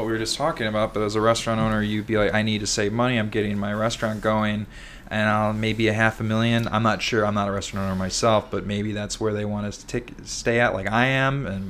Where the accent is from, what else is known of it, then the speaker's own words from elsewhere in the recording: Chicago, Illinois, United States; we grew up in Chicago, and so we'd fly out there.